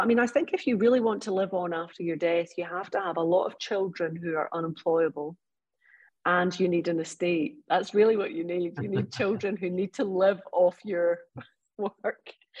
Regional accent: Paris, Île-de-France, France; I grew up in Paris where racial divides were very different.

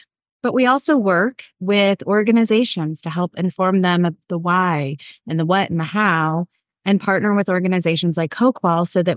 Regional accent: Colorado, United States; also born or lived in California; So like many Latinos, you know, this blend. And so growing up in the Southwest in Colorado, Hispanic and Chicano were the two terms most commonly used during that time.

